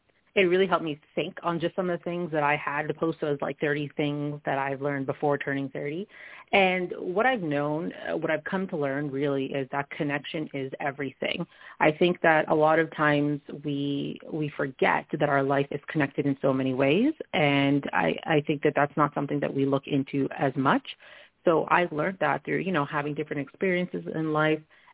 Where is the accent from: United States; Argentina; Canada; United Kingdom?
Canada; Toronto, Ontario; I'm from Toronto, Ontario, Canada. I live with my husband, and I was born and raised here, and I love everything about the city, but, I love to travel and do all those things too, and when I turned 30 a few years ago, I'm 35 now